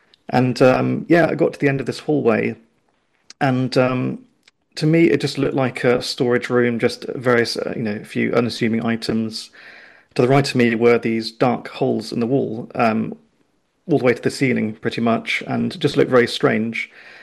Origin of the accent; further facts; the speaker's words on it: Oxford, South East England, United Kingdom; I come from Oxford